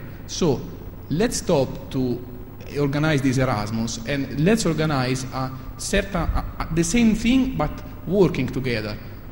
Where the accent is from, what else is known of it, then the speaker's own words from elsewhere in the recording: Italy; I come from Italy